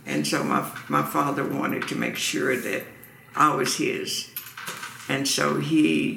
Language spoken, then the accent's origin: English; Chicago, Illinois, United States; born there; I was born in Chicago, Illinois.